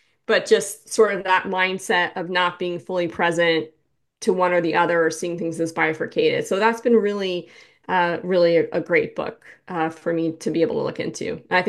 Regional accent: New York, United States; I mean, I'm from New York, and so sometimes when I go to different parts of the states, I could be a bit much for people

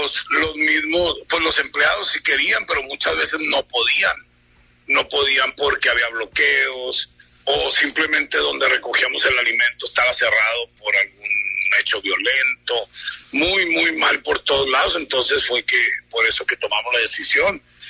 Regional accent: Culiacán, Sinaloa, Mexico; yo soy de aquí de Culiacán y todo el equipo es culichi 100%, y pues uno mal que bien pues quiere su tierra.

